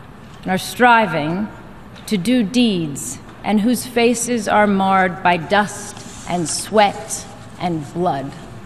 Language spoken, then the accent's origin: English; United States; I'm very proud to speak here as an American.